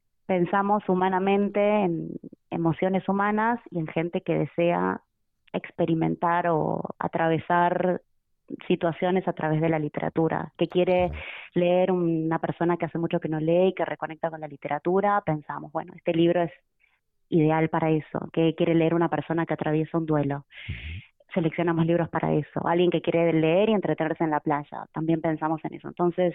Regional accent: Buenos Aires, Argentina; now in Spain; que soy argentina. Soy argentina, de Buenos Aires, y elegí, después de vivir en muchos lugares, en muchos países y en muchas ciudades, me enamoré de Euskadi y decidí quedarme acá

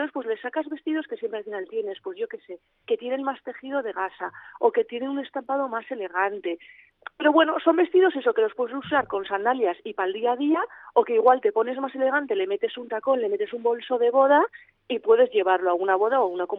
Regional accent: San Sebastián, Basque Country, Spain; yo soy del Antiguo de toda la vida

